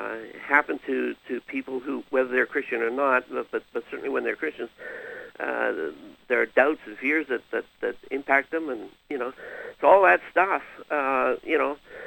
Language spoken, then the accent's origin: English; Wales, United Kingdom; born there; and I was born in Wales